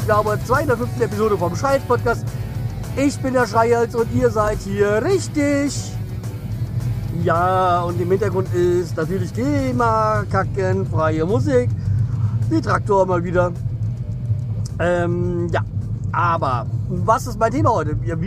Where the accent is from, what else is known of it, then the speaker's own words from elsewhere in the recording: Hanau, Hesse, Germany; Ja, wie gesagt, Hanau-Steinheim, das ist der Stadtteil, wo ich aufgewachsen bin, obwohl ich da nie gelebt habe. Also, ich habe eigentlich einen Stadtteil weiter gewohnt, bin aber in Steinheim konfirmiert worden